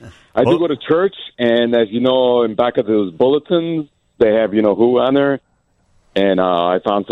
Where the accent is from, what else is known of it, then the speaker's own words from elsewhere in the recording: Chicago, Illinois, United States; now in Tampa, United States; Formerly from Chicago, but I moved to Tampa in May.